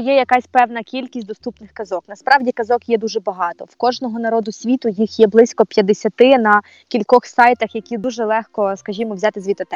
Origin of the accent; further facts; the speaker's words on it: Vinnytsia Oblast, Ukraine; now in Kyiv, Ukraine; я росла на Вінниччині. І до переїзду в Київ, а в Київ я переїхала аж у 2014 році, російську мову я чула тільки з телевізора